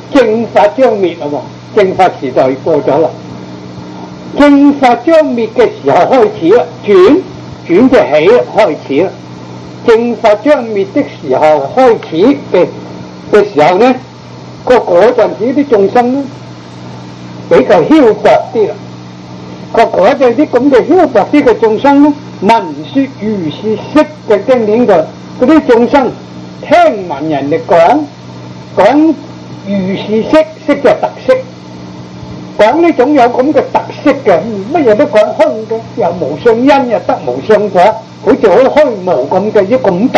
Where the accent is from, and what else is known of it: Guangdong, China; accent: Cantonese